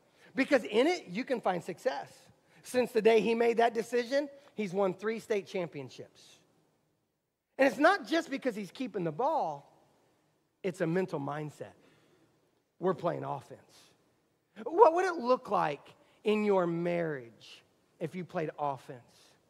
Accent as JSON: {"language": "English", "region": "Indiana", "country": "United States", "said": "Like I'm from Indiana, and in Indiana, it's all about basketball, right?"}